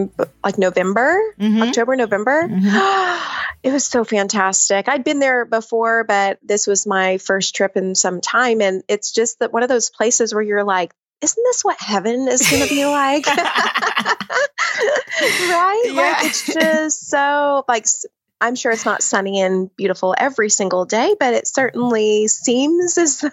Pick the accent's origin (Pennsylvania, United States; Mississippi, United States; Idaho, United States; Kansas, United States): Idaho, United States; also born or lived in Florida; I was born in Florida. And then our family moved to a southern part of Idaho when I was in like the first grade. And we just ended up, like, I grew up in Idaho.